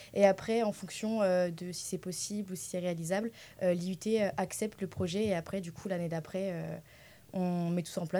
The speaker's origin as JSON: {"language": "French", "town": "Orléans", "region": "Centre-Val de Loire", "country": "France", "said": "Du coup, moi je viens d'Orléans, un petit village à côté d'Orléans."}